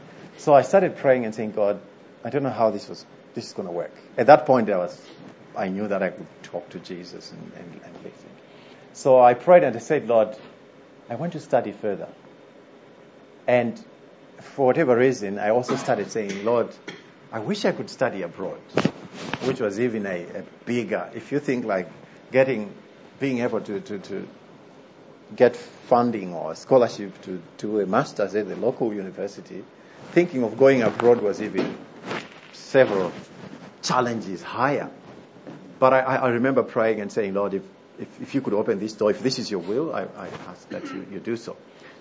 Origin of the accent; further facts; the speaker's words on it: Zimbabwe; As I was growing up in Zimbabwe in the 80s and early 90s